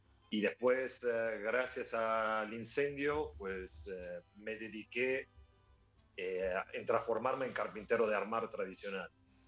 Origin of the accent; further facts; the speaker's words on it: Córdoba, Argentina; also born or lived in Italy; yo soy cordobés, de barrio Alberdi, solo que en una de nuestras tantas crisis, mi viejo era tano, así que decidieron llevarnos a Italia con mis hermanas